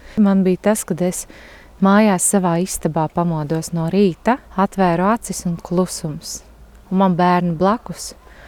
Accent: Alūksne, Alūksne Municipality, Latvia; Es esmu augusi šeit, Alūksnē, man ir bijušas pļāvas meži, viss te patās daba, ezers.

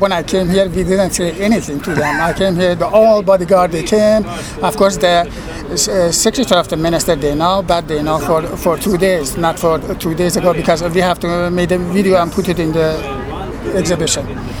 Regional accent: Iran; now in Finland; I'm Kurdish from Iran. And 21 years I'm living in Finland. I came to Finland as a refugee 21 years ago. And then right now I'm a Finnish citizen.

